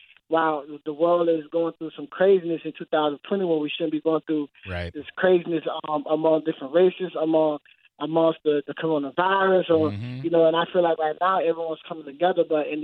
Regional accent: St. Petersburg, Florida, United States; I'm born and raised in St. Petersburg, Florida.

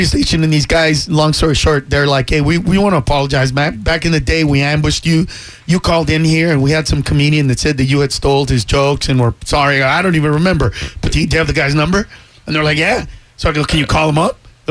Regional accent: Honduras; I'm from Honduras, dude.

